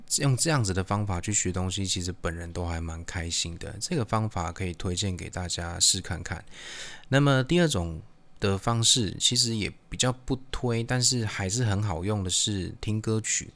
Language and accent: Chinese; Taiwan; 我是台湾人